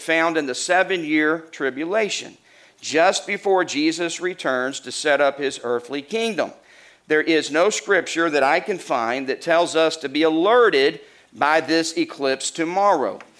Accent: Walnut Ridge, Arkansas, United States; I'm from Arkansas, amen? Born in Walnut Ridge. When the name Nut is in your birthplace, there's only so much seriousness you're ever going to get in life.

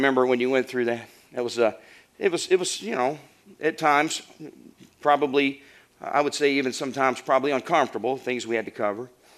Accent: Arkansas, United States; accent: Arkansas; My Arkansas accent just doesn't seem to have the impact that your British accent has.

